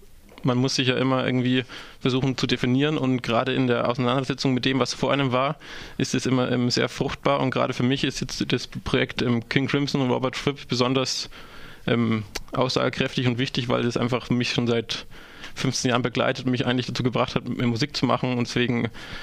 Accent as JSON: {"language": "German", "town": "Mannheim", "region": "Baden-Württemberg", "country": "Germany", "said": "ich komme aus Mannheim"}